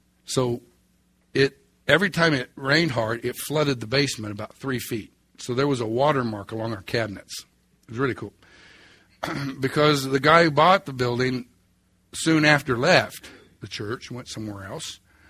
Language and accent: English; Oklahoma, United States; Even though I'm from Oklahoma, that was culture shock, buddy.